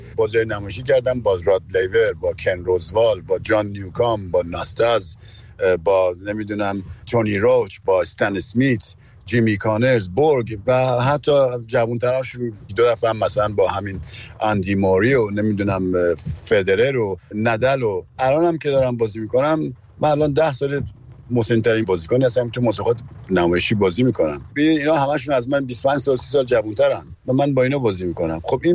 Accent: Tehran, Tehran Province, Iran; منم تو اونجا به دنیا آمدم و از همونجا بزرگ شدم

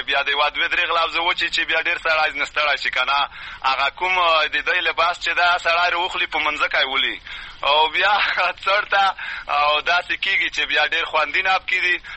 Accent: Matak, Khost, Afghanistan; زه خپل د خوس ولایت د ترنۍ ولسوالۍ د متک کلی اوسیدونکی

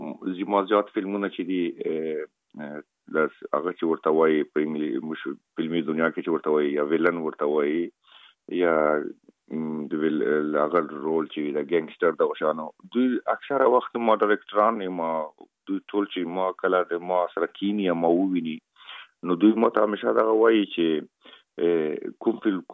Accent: Afghanistan; خلک خبر دي چې موږ افغان یم او په بالیوډ کې کوم فلمو کې کار کوم

